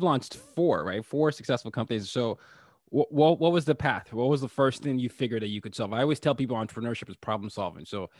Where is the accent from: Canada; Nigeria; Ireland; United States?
Nigeria; Lagos; Yes, I am from Nigeria, so I know we have that connection